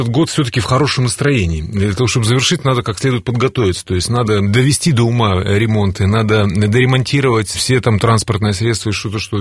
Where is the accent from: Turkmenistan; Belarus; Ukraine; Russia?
Belarus; Ну, конечно. Мы же белорусы, на самом деле.